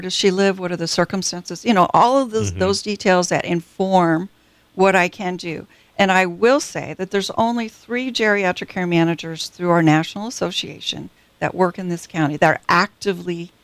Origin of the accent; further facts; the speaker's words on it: California, United States; because I'm from the Bay Area originally, I still have former clients.